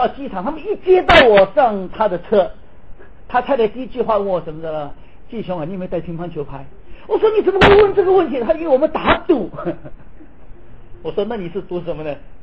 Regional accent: Taiwan; also born or lived in Shanghai, China; 因为我父亲是生意人，所以在上海还没有解放以前呢，我的父亲带着我的家人就到台湾去。我那时候才生下来两个半月

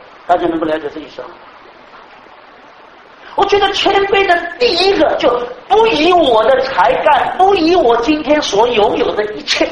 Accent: China; 我们中国人大概原文翻不出来了

